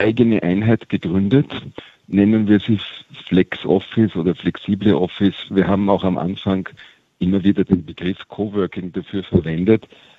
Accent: Austria; Also wir als Österreicher, für uns ist es die zweitgrößte Stadt Graz

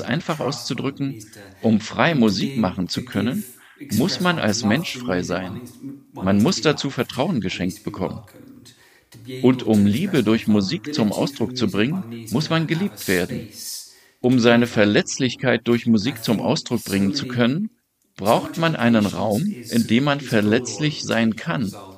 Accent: United Kingdom; aber auch an Deutschland, Italien und vor allem an Großbritannien, wo ich herkomme.

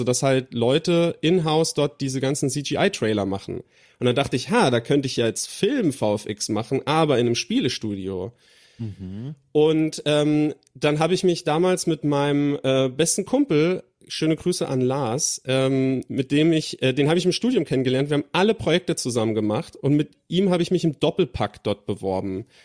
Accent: Rhineland-Palatinate, Germany; ich komme aus der Nähe von Kaiserslautern

